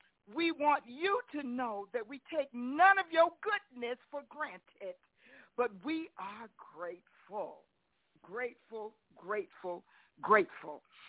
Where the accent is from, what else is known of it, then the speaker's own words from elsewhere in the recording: Mississippi, United States; growing up in Quinn's Temple Church of God in Christ here in Mississippi